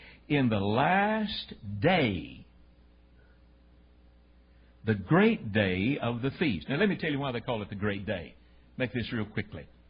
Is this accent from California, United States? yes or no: no; Tennessee, United States; Not me, brother. I'm from Tennessee. If somebody gets you after the baseball bat, you run.